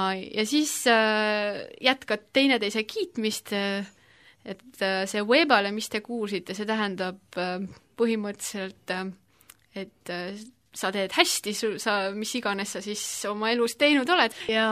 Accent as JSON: {"language": "Estonian", "region": "Saare County", "country": "Estonia", "lives_now": "Tartu, Estonia", "said": "siis ma olen kas Saaremaal või Tartus. Ja Saaremalt ma olen pärit, sellepärast ma vahest olen seal. Ja Tartus ma olen Tartu ülikoolis nagu väga paljud meist, kes siin Tartus on, et mina olen siis praeguseks hetkeks 8. aastat tartlane"}